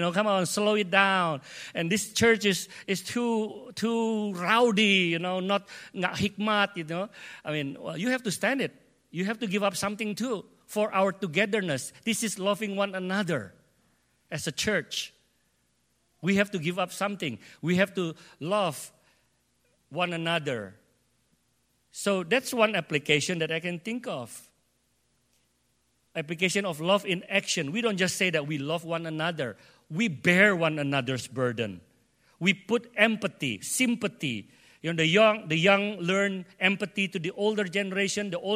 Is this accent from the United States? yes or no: no; Indonesia; first language id; English is a second language; And for me, it's very hard because Indo is English is not my first language. Indo is my first language. You know, last 2 weeks ago, I preached in Indo, you know, in Indonesia, in Karawaci.